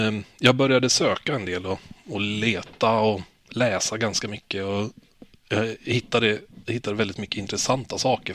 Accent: Vimmerby, Kalmar County, Sweden; now in Örnsköldsvik, Sweden; Jag är född i Vimmerby och uppvuxen där. Tills jag flyttade till Övik för 30 år sedan snart.

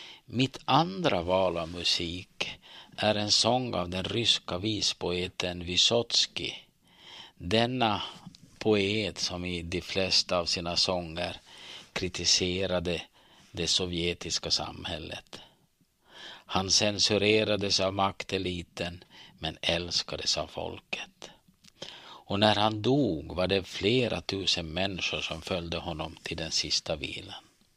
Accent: Närpes, Ostrobothnia, Finland; now in Örnsköldsvik, Sweden; Om jag ska säga lite om mig själv så är jag född och uppvuxen i Finland, i Närpes för att vara exakt. Och i Sverige har jag varit bosatt sedan början på 70-talet. Och 1987 flyttade jag till Örnsköldsvik med familj.

